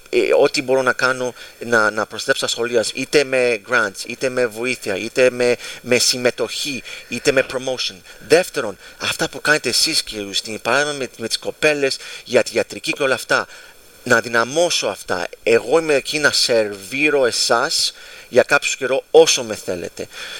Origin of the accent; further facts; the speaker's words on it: Greece; σαν Έλληνες, να γίνουμε οργανωμένοι, να καθίσουμε όλοι μαζί σαν μια ομάδα